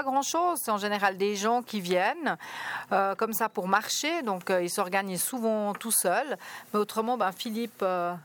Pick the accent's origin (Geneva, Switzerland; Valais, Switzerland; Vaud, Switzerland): Vaud, Switzerland; Begnins; born there; Ça fait que seulement 8 ans que je suis ici. Je suis née à Beugnin, ben près de ton école, parce que ton école elle est à Nyon.